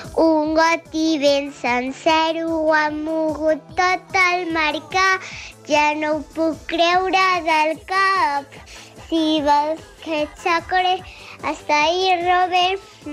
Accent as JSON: {"language": "Spanish", "town": "Manresa", "region": "Catalonia", "country": "Spain", "said": "Tengo 6 años. Soy de Manresa."}